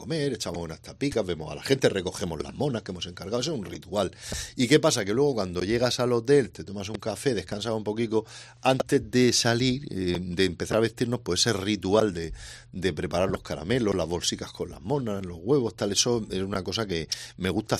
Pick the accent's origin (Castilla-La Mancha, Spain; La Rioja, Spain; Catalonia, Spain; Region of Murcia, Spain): Region of Murcia, Spain; porque yo soy murciano, pues me ha salido un pregón muy murciano